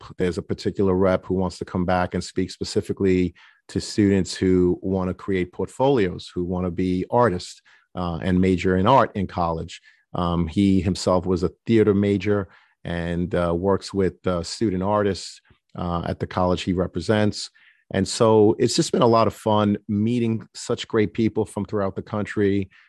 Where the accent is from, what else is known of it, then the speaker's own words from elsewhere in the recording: Brooklyn, New York, United States; You know, I grew up in Brooklyn, an urban environment.